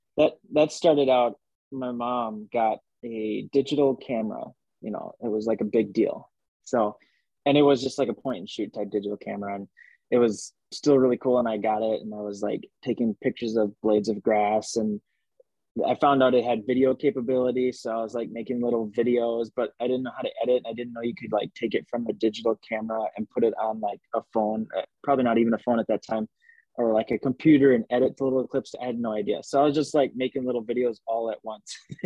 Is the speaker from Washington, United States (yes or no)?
no; Rochester, Minnesota, United States; I'm from Rochester, Minnesota, and the great state of all the lakes.